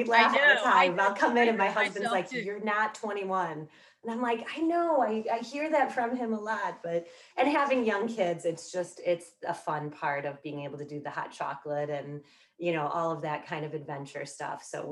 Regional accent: Chicago, Illinois, United States; And we, growing up in Chicago, we sometimes would do midnight mass and then go downtown, and they used to do carriage rides.

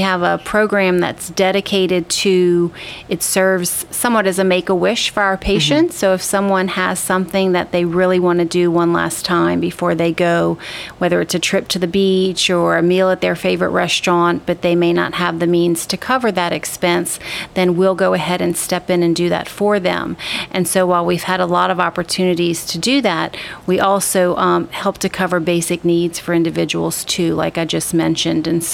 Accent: Lafayette, Louisiana, United States; moved away as an adult; So I am originally from Lafayette, graduated from UL with a degree in communications and English.

